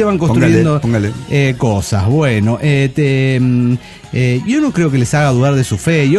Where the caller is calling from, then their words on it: Mérida, Yucatán, Mexico; Qué calor vio lo de Mérida, Yucatán. Hola, equipo desintegrado.